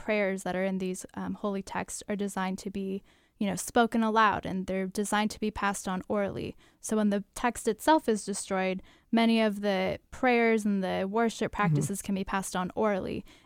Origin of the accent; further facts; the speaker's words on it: California, United States; And so I grew up in the Bay Area, and our nearest temple is, as you said, in San Jose, but that's still quite a distance.